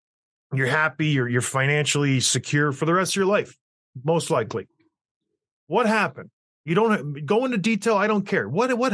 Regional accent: Edmonton, Alberta, Canada; I'm from Edmonton. I was born there.

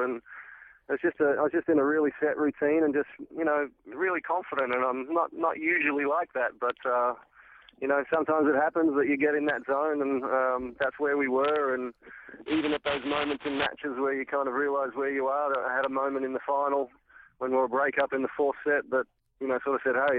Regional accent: Australia; growing up in Australia

